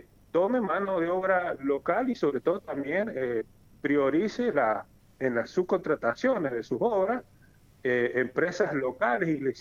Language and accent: Spanish; San Juan, Argentina; soy de acá de San Juan, soy de Hatcher en realidad